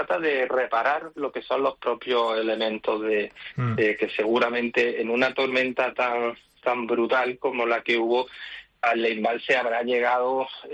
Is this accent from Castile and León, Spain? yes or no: no; Málaga, Andalusia, Spain; como yo soy de Andalucía, en Málaga